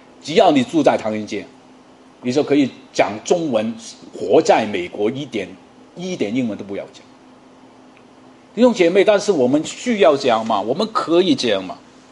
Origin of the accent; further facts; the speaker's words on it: Hong Kong; now in United States; 我们在香港长大都知道了，香港没有多少机会你去念书